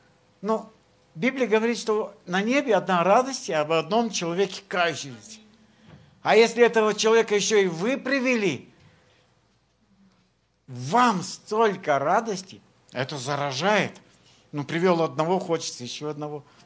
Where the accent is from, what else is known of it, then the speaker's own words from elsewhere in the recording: Ukraine; now in United States; Все знают, что я из Украины.